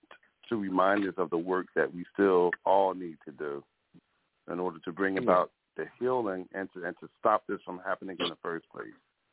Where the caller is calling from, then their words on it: Philadelphia, Pennsylvania, United States; I'm out of Philadelphia.